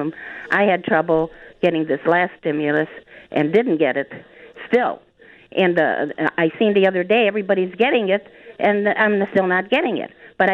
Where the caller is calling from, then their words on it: Chicago, Illinois, United States; And I'm here from Chicago. And anyhow, I'm 78, so I've dealt with a lot of things.